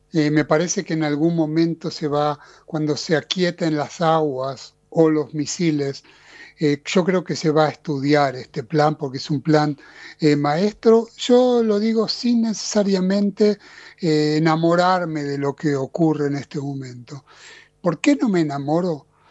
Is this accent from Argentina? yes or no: yes; Argentina; moved away; nosotros como argentinos, yo soy ex argentino, quizás vivo acá 47 años